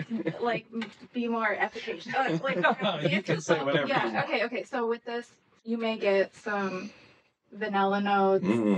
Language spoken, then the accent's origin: English; West Lafayette, Indiana, United States; But I come from Indiana. Like, my family, we go back to Indiana, which Sean likes to give me crap for.